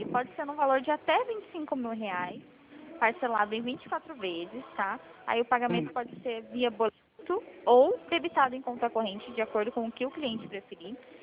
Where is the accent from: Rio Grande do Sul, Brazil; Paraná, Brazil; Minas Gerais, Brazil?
Paraná, Brazil; Curitiba; Eu sou daqui de Curitiba, do sítio Cercado.